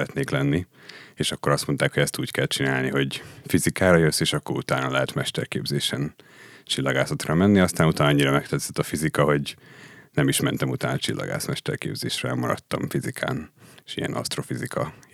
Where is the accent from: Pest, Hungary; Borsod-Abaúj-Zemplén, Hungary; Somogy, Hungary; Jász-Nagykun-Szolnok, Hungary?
Pest, Hungary; Érd; És hát én érdi vagyok, úgyhogy Érdről jártam be